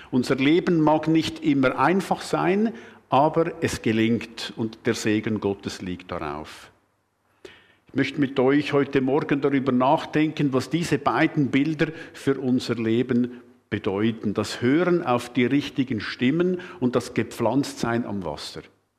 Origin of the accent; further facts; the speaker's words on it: Switzerland; Bei uns in der Schweiz weiß niemand besser, wie man mit Trockenheit umgeht, als die Walliser.